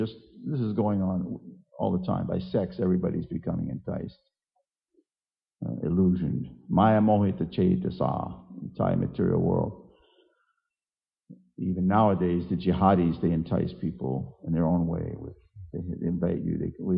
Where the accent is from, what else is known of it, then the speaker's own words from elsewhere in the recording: New York, United States; But I know when I grew up in New York